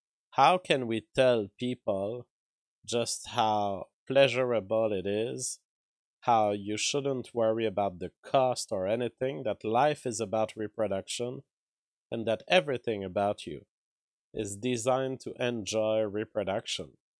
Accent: United States; I guess that as an American, I don't feel very much Greek.

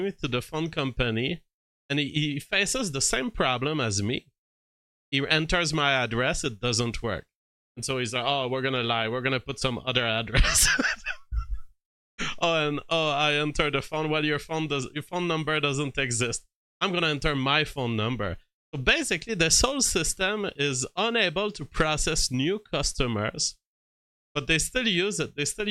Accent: Quebec, Canada; also born or lived in Prince Edward Island; I was like, yeah, I come from Quebec and Prince Edward Island.

